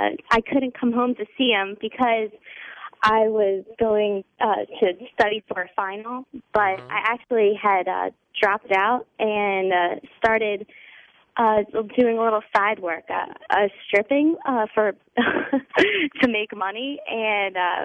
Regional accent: Rockville, United States; now in California, United States; Well, I'm from Rockville, but I'm living in California right now.

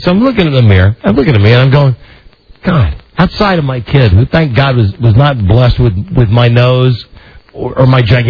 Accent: Georgia, United States; born there; I was born in Georgia.

